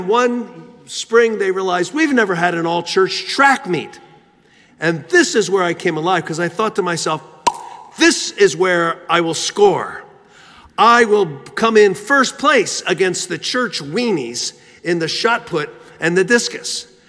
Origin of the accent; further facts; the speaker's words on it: Philadelphia, Pennsylvania, United States; Where I grew up in Philadelphia, all the peers seemed to be very drawn to athletics